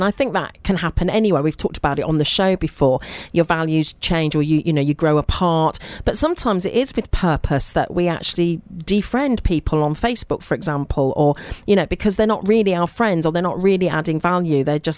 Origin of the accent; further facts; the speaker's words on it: United Kingdom; I'm British